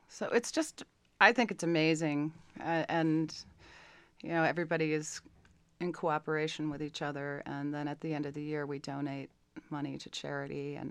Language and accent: English; Boston, Massachusetts, United States; also born or lived in California; now in Longmont, United States; I live in Longmont. I've been here for 19 months, and I was in California for 23 years, but I was raised in the Boston area.